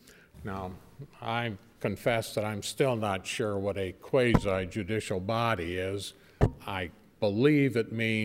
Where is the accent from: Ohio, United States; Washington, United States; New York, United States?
Ohio, United States; Dayton; from Dayton and appearing on behalf of Dayton Supply and Tool